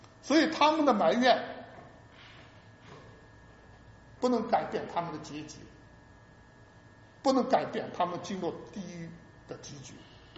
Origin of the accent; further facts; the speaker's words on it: China; 虽然作为我是中国人，作为华人，我希望为了我们中国的同胞，我希望自己的国家能够成为一个福音的大国